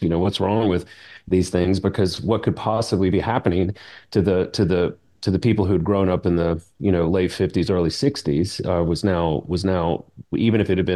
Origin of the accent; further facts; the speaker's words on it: Baton Rouge, Louisiana, United States; thank goodness, there was some protective guardrails, at least, growing up in Baton Rouge and sort of Baptistic kind of pre-church culture.